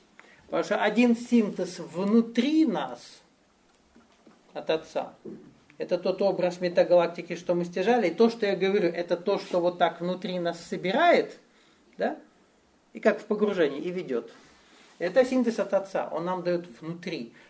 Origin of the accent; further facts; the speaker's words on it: Russia; Я россиянин. Естественно, выгоднее было это сделать России.